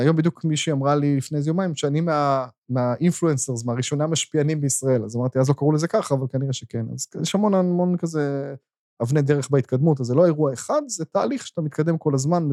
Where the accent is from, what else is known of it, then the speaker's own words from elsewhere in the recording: Haifa, Haifa District, Israel; אני הייתי בתור ילד פעם ראשונה בחיפה, ילד חיפאי בגיל 6, ברוממה